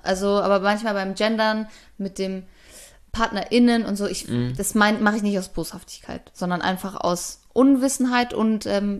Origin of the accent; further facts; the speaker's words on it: Hamburg, Germany; accent: Hamburg dialect; Ja, weil das kommt immer dann raus, wenn wir dann unsere Hamburger, unseren Dialekt rausholen.